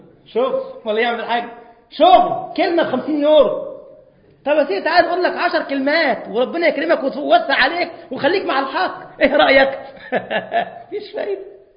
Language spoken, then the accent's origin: Arabic; Egypt; now in Germany; وانا جاي من مصر